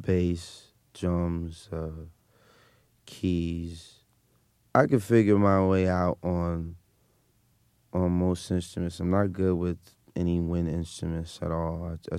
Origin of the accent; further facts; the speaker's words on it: Brooklyn, New York, United States; Well, I was born in Downstate Hospital in Flatbush, and I was raised in Bedford-Stuyvesant and Roosevelt Projects. And then when I was around 9 or 10, moved back to Flatbush.